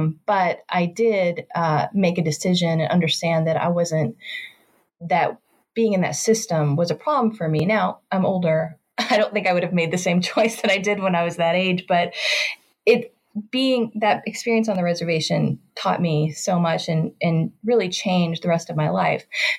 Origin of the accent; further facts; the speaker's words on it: Kentucky, United States; Growing up in Kentucky, I talk about this in my book.